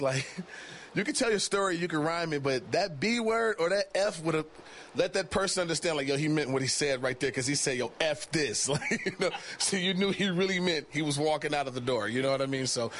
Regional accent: Detroit, Michigan, United States; first of all, because I'm from Motown. He's from Motown. I'm a Motown kid.

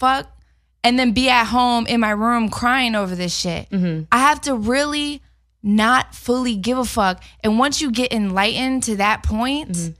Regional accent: Philadelphia, Pennsylvania, United States; Like, I move in a certain way. I'm from Philly.

